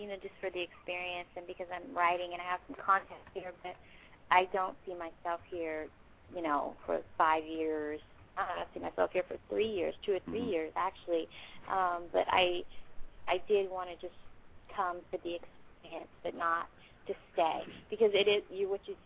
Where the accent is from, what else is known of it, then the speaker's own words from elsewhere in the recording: California, United States; now in New York, United States; I grew up in California, and I just moved to New York, so I've been here about 3.5 months.